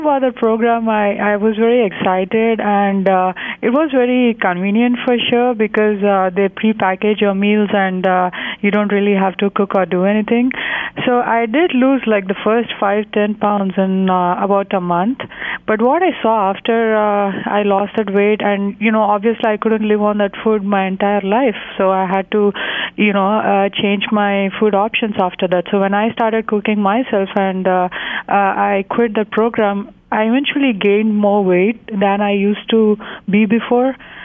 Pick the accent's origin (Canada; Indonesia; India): India; English is a second language; now in United States; So me being an Indian, like, obviously I cannot eat the American food all my life, right?